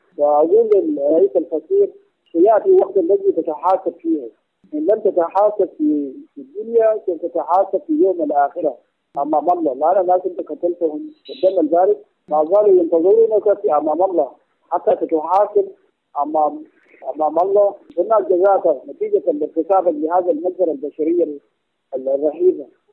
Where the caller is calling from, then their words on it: Khartoum, Sudan; أنا متصل من الخرطوم.